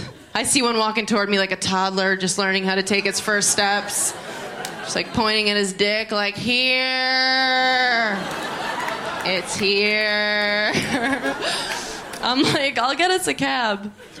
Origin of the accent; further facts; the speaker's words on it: New York, United States; But I'm from New York. Like, I lived there my whole life. But people always think I'm from the Midwest.